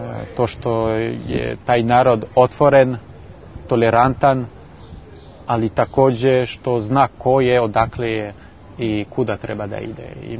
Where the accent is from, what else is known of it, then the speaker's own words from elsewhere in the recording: France; Serbian is a second language; kad sam ja došao kao Francuz, oni su bili oduševljeni, oni su me prihvatili, nije bilo nikakvih problema nikada.